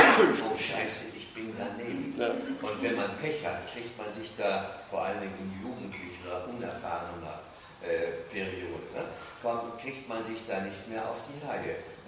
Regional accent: Northern Germany, Germany; ich komme aus Norddeutschland

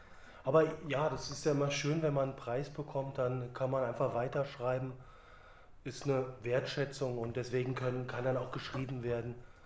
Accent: Berlin, Germany; weil das habe ich in meiner Kindheit halt in der DDR, in Ostberlin, nicht so erfahren

